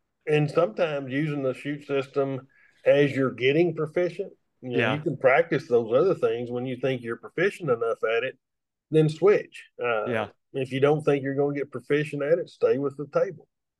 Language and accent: English; Texas, United States; I grew up in West Texas, and the way we worked cattle was very similar anywhere we went within that area.